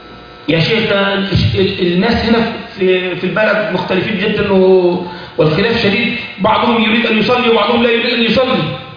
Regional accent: Egypt; عندنا في مصر مش قلت لكم ازاي؟

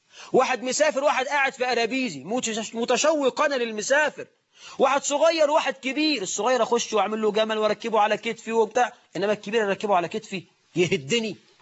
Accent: Egypt; ده احنا عندنا في مصر 9 مليون عانس.

